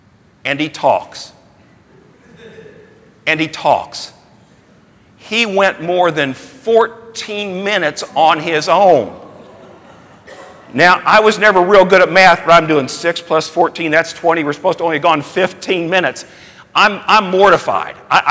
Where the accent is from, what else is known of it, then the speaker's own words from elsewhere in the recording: Evansville, Indiana, United States; I grew up in Evansville, Indiana, and I attended Trinity Lutheran Church.